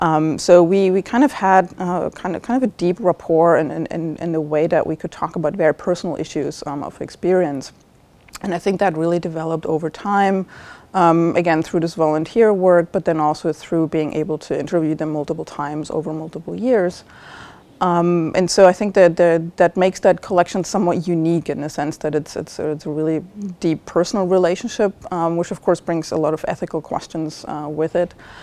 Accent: Germany; also born or lived in East Germany; I grew up in East Germany, the former GDR

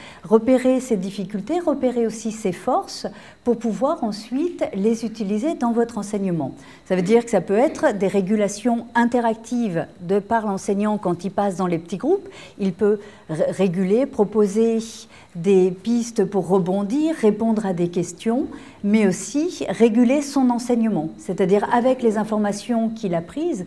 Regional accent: France; Je suis française à la base, hein, mais petit lavage de cerveau en passage.

